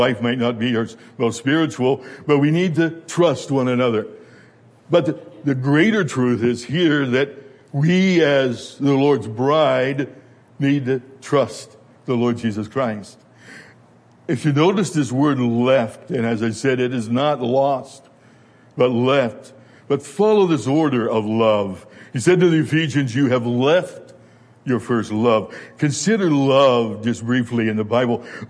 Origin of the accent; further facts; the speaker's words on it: Pennsylvania, United States; I was born in Pennsylvania, reared in Pennsylvania, raised as a Presbyterian